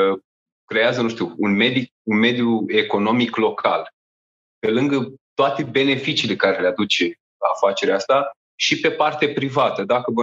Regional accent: Romania; suntem în România, suntem români, suntem canaprenori

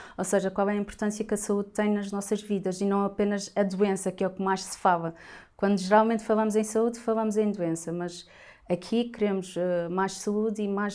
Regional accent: Madeira, Portugal; É como eu venho da Madeira.

